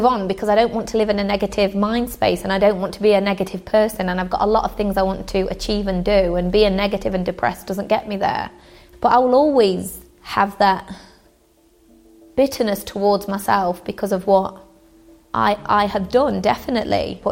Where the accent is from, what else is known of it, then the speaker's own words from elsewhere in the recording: England, United Kingdom; Not because I hate my own country, absolutely not. This is home. England is home. I love this country. I'm half English.